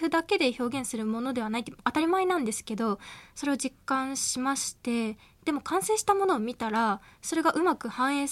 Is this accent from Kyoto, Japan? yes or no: yes; Kyoto, Japan; 私は、まあ、京都府出身ということもありまして、うん、あの主に大西彩香さんにつかせていただいて、あの京都弁の方言指導をさせていただいておりまして。